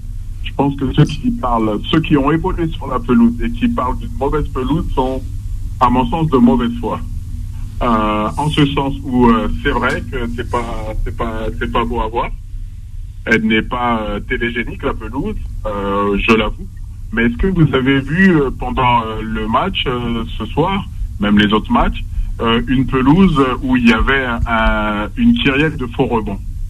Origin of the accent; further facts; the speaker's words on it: Bondy, Île-de-France, France; De 9-3, de Bondy, ouais, j'ai grandi à Bondy, de 2 à 17 ans avant de bouger au fur et à mesure